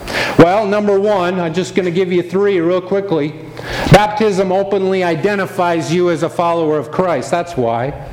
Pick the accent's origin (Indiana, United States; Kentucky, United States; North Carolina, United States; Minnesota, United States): Minnesota, United States; Karen and I and Ray and Sherilyn, we come from Minnesota, Minnesota Viking country, which is purple.